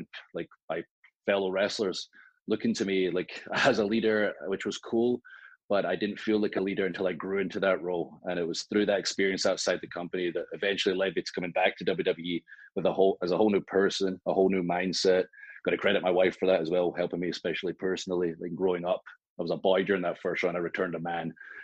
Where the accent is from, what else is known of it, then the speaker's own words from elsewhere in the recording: Scotland, United Kingdom; these were my friends I grew up with in Scotland.